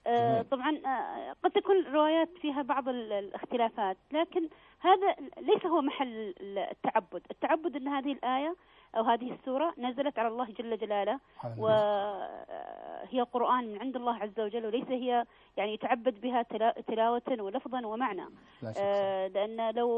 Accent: Saudi Arabia; دراستنا المنهجية خاصة عندنا في المملكة العربية السعودية

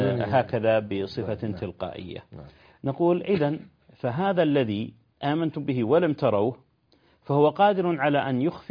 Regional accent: Riyadh, Riyadh Province, Saudi Arabia; وأنا أذكر أن إحدى المقابر عندنا في الرياض لما احتاج الأمر إلى توسيع الشارع

